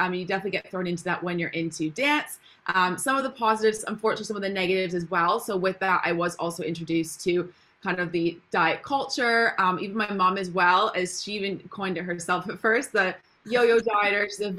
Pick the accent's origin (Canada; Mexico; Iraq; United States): Canada; moved away as an adult; now in United Kingdom; Can you tell by my accent as well? I'm not from the UK originally, I'm from Canada. So grew up in Canada, did all my schooling there.